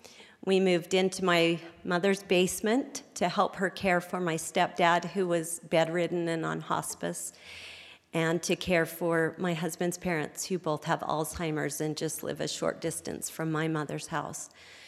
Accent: Provo, Utah, United States; I grew up in Provo. My husband grew up in Orem.

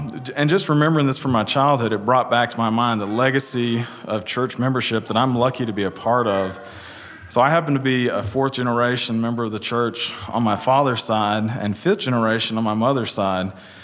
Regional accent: Texas, United States; accent: twang; Many of you know that I'm originally from East Texas. If you couldn't tell, you probably wondered where the twang was from. It has lessened some, but it's not completely gone.

